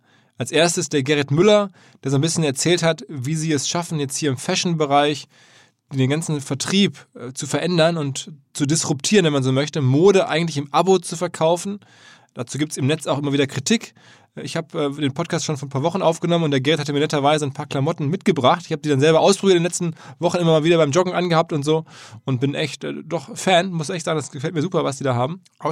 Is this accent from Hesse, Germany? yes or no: no; Essen, North Rhine-Westphalia, Germany; Und am 6. Februar in meiner Heimat, in Essen, sind wir auch am Start.